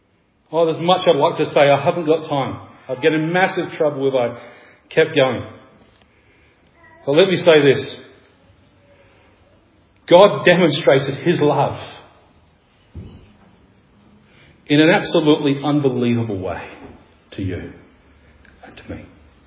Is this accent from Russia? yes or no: no; Scotland, United Kingdom; I'm Scottish.